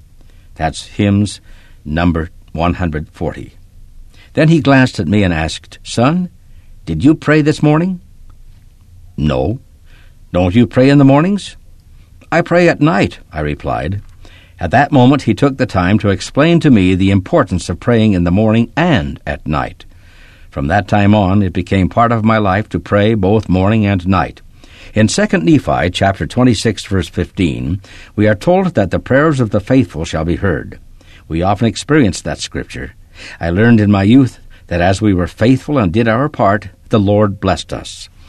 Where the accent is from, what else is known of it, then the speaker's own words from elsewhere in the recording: Colonia Dublan, Chihuahua, Mexico; I was born and raised in Colonia Dublon, one of the Latter-day Saint pioneer colonies in northern Mexico.